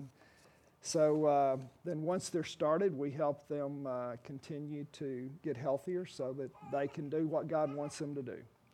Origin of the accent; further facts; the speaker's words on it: Oklahoma, United States; I'm a child of the church. I grew up in Oklahoma, and a big part of my life growing up was church life.